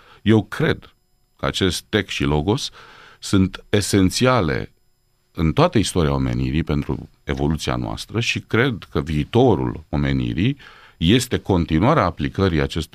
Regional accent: Romania; Însă eu cred că noi ca și români suntem un popor foarte inventiv.

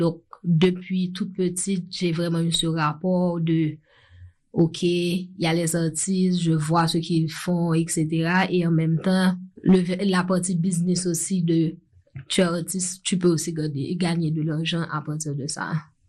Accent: Port-au-Prince, Ouest, Haiti; je suis née à Port-au-Prince, mais mon papa est de Léogane. Donc, mon enfance a été bercée littéralement par des voyages entre Port-au-Prince et Léogane.

